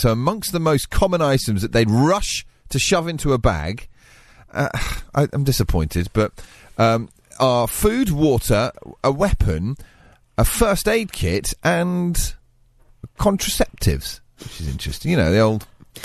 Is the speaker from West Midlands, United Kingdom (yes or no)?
no; Wales, United Kingdom; accent: Welsh; It's my Welsh accent.